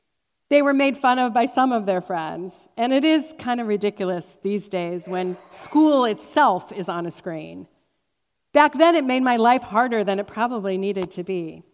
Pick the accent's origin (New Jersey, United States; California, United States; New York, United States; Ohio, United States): Ohio, United States; Cuyahoga Falls; Growing up in Cuyahoga Falls in a cozy bungalow with two brothers, I remember playing a lot.